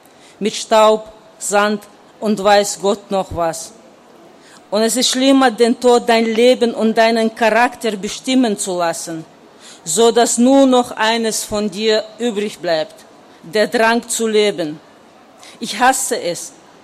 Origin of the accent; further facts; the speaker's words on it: Chechnya, Russia; first language Chechen; German is a second language; Das Schwierigste ist, anzufangen, auf Deutsch zu schreiben, also in eine fremde Sprache zu schreiben. Ich habe am Anfang immer auf Tschetschenisch geda